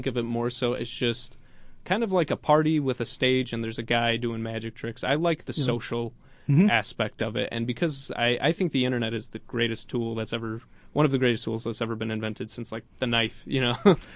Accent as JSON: {"language": "English", "town": "Chicago", "region": "Illinois", "country": "United States", "tie": "born or raised there", "moved": "yes", "said": "Yes, I grew up in Chicago, and I started performing at age 14 in restaurants in Chicago."}